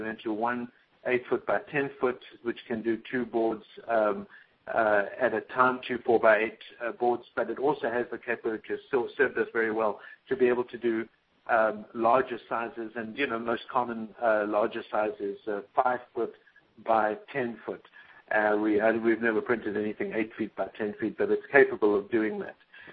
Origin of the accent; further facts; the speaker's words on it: South Africa; moved away; That's when I came over from South Africa and was very, very fortunate to be in at the ground floor of the wide format industry.